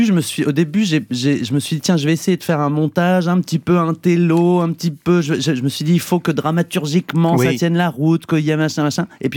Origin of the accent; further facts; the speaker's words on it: Mâcon, Bourgogne-Franche-Comté, France; quand j'ai commencé mon école de théâtre à Saint-Étienne, je venais de Mâcon.